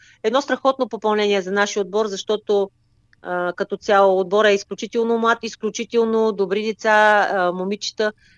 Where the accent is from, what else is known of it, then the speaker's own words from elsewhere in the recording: Varna, Varna Province, Bulgaria; като по-голямото ядро ние сме си от Варна, момичетата